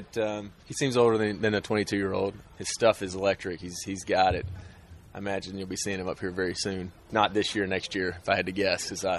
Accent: Tuscaloosa, Alabama, United States; geez, a lot of Alabama was hit. There was like 200 something tornadoes went off through the state, but my hometown Tuscaloosa was hit by an F4 or F5.

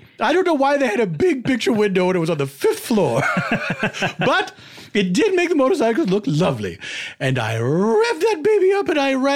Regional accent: Mid-Atlantic, United States; I grew up in the Mid-Atlantic region.

